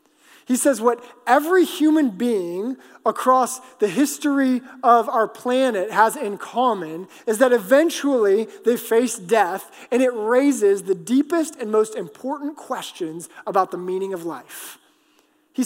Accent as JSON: {"language": "English", "region": "Alaska", "country": "United States", "tie": "born or raised there", "said": "But I can't prove to you that I grew up in Alaska."}